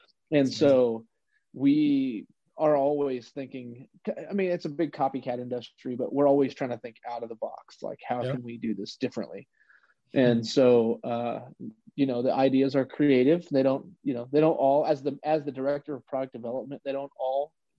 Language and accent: English; Illinois, United States; I lived out west. I'm from Illinois.